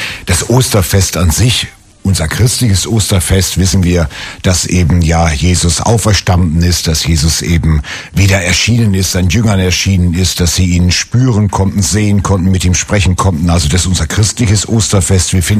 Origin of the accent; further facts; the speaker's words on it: Northern Germany, Germany; bei uns in Norddeutschland sagt man ja Moin.